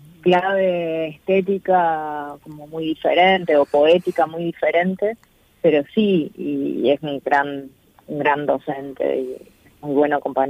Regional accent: Córdoba, Argentina; born there; Yo nací en Córdoba, estudié letras en la Universidad Nacional de Córdoba, me formé, después vine acá.

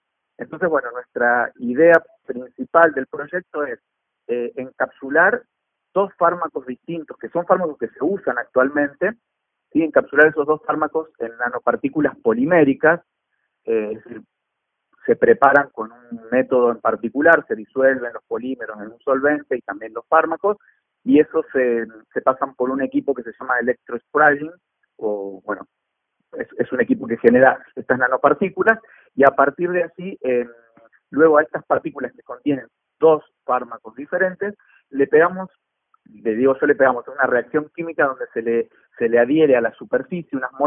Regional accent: Rafaela, Santa Fe, Argentina; also born or lived in Córdoba; now in San Juan, Argentina; Exactamente, sí, yo soy de Rafaela, de Santa Fe. Bueno, después estudié en Córdoba

